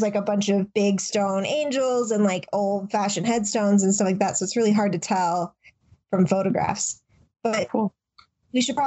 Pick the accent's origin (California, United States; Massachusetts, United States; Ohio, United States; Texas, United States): Texas, United States; Denton; next week I'm going to post an episode about my hometown, Denton, with my friend Andy, who lives in Denton, who I grew up with.